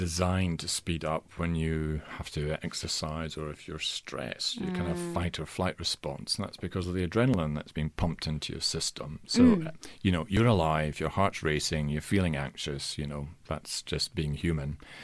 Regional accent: Scotland, United Kingdom; I'm Scottish in origin

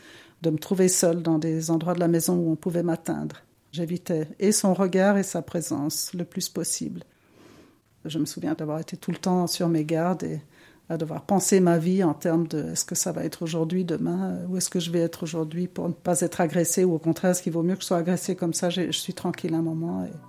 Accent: Chambésy, Geneva, Switzerland; j'ai 69 ans, je suis originaire de Chambézy, dans le canton de Genève.

